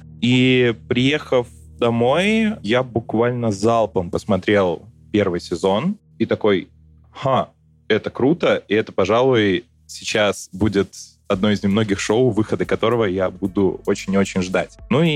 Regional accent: Minsk, Belarus; я из Минска, и у нас тут проходит Юникон.

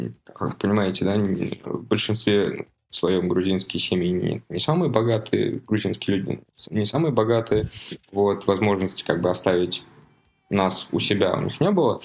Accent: Russia; еще двое ребят, в том числе и мы, из России

